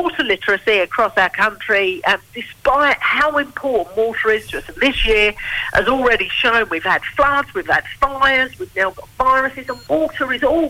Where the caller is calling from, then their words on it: Sydney, New South Wales, Australia; We're based in Sydney.